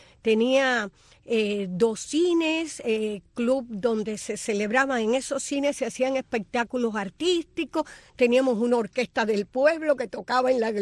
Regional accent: Santiago de las Vegas, Havana, Cuba; born there; yo nací en Santiago de las Vegas, que es un pueblito.

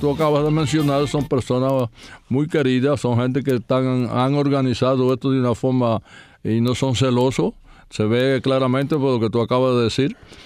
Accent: Cuba; moved away; Yo fui a Puerto Rico cuando salí de Cuba

